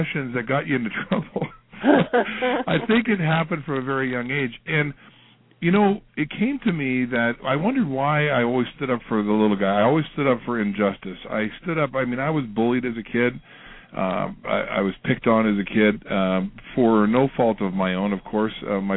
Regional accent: Manitoba, Canada; this was unheard of sort of in our community where I grew up in Manitoba and Canada here.

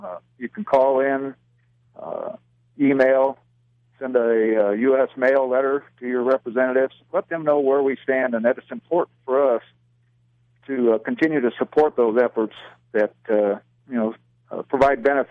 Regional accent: Nebraska, United States; Well, as far as involvement in my home state, as a detachment, we don't really pull together, I guess, maybe like some of the larger ones. Nebraska's pretty spread out.

